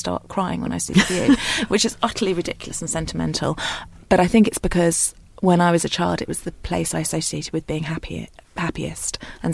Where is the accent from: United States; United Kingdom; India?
United Kingdom; South West England; I was brought up in Devon, but I spent summer holidays in North Cornwall, and my mum's family were farmers, actually from the south of Cornwall, so it's somewhere that I felt a strong pull to.